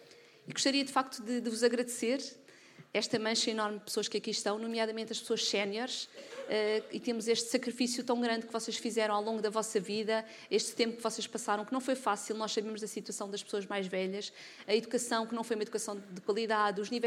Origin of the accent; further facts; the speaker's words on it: Portugal; todos nós que nascemos aqui, que somos portugueses